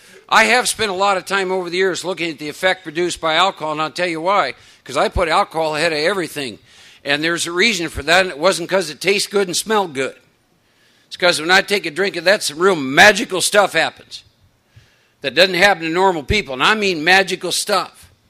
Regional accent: Iowa, United States; now in Texas, United States; I live in Texas, but born and raised in Iowa, second oldest of four boys, raised in a Norwegian farming community.

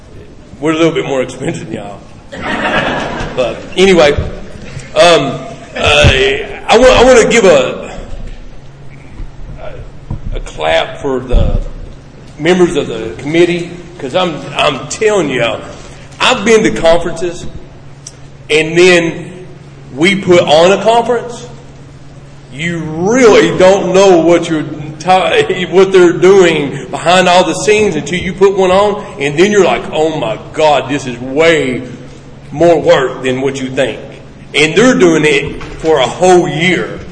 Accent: Kingsport, Tennessee, United States; I am from Minnesota. No, I'm just kidding. From Kingsport, Tennessee

